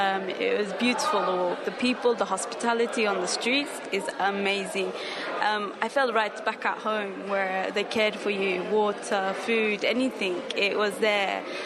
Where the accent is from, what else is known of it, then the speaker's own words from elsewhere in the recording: London, United Kingdom; I'm from the UK, London.